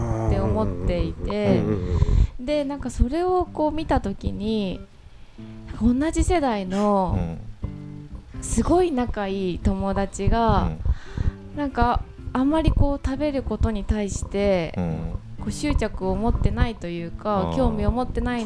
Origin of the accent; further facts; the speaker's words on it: Tanagura, Fukushima, Japan; born there; 生まれは福島県の棚倉町っていう栃木の那須高原の裏手ですね。